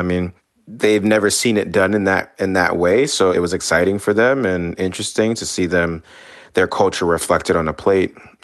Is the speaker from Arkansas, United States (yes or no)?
no; Bronx, New York, United States; You know, I grew up in the Bronx, New York. It was a melting pot of so many different cuisines